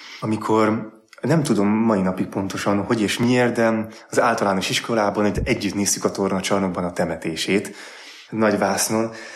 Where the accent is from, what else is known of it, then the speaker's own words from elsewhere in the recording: Csobánka, Pest, Hungary; Csobánkáról származom, Budapest felett egy kisebb település a Pilis-hegységben. Egy ötgyermekes családból származom, nagy család. Én vagyok a negyedik gyerek